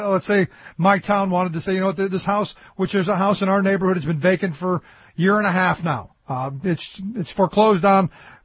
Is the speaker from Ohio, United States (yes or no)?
yes; Cleveland, Ohio, United States; I saw a story about my hometown of Cleveland where they finally were just taking these houses and bulldozing them